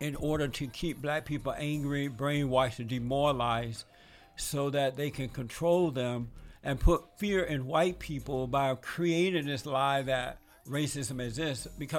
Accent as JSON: {"language": "English", "region": "Alabama", "country": "United States", "tie": "born or raised there", "said": "I mean, I grew up, as you know, I grew up in Alabama."}